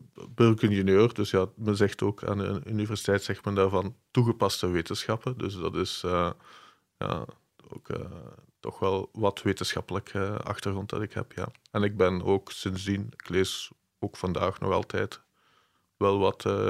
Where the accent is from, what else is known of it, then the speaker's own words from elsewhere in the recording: Diepenbeek, Flanders, Belgium; Ik ben opgegroeid in Diepenbeek.